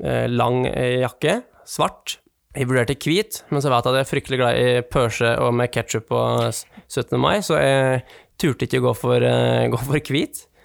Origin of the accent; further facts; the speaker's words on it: Vinstra, Innlandet, Norway; also born or lived in Lillehammer; Jeg er fra Vinstra. Jeg er oppvokset på Vinstra. Jeg har bodd mange år på Lillehammer.